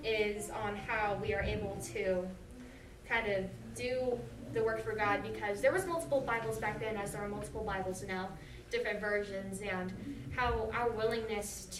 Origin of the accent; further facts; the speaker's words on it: Raytown, Missouri, United States; we ended up in Raytown. And luckily for me, I was still little, but I also still had memories. And growing up in Raytown